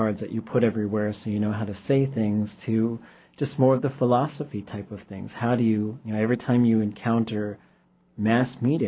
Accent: Alaska, United States; I am … from the Chilkoot area

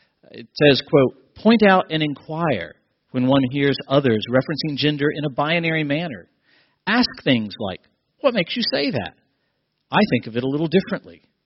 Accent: United States; now in South Africa; I know as an American from the United States, there are times when I think you should be thankful that you live here and not there in the United States.

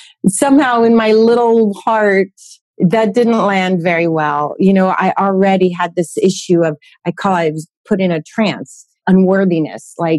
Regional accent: California, United States; Well, I grew up in Northern California, one of 11 kids.

